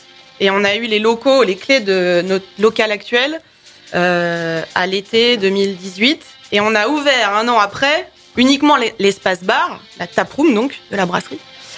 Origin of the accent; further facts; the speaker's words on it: Évreux, Normandy, France; Simon et moi, effectivement, on est nés à Évreux, on a grandi à Évreux, on a fait jusqu'à notre lycée.